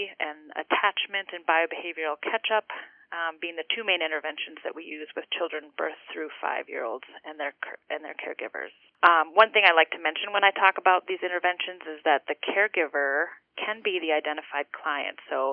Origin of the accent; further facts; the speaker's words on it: Duluth, Minnesota, United States; now in Two Harbors, United States; Yeah, well, I'm from Duluth originally. I was born and raised. I left for 10 years exploring different parts of the U.S. and came back here to be near family again.